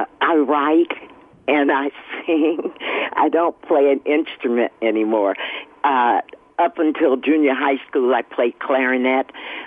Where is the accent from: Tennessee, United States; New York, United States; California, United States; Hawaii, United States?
California, United States; Oakland; I grew up, born and raised in Oakland, and grew up in church, always wanted to be an entertainer.